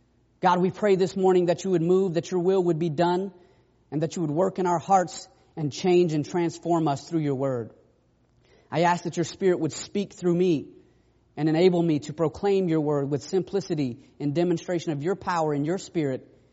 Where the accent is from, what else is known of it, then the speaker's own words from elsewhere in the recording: Atlanta, Georgia, United States; I actually went to Bible college in Georgia. I'm from Atlanta.